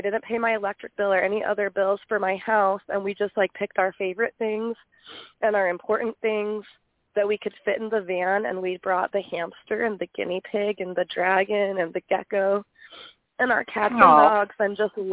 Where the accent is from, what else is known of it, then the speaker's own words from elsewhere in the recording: Colorado, United States; because I'm from Colorado, and our mountains are very much different than the mountains in Pennsylvania.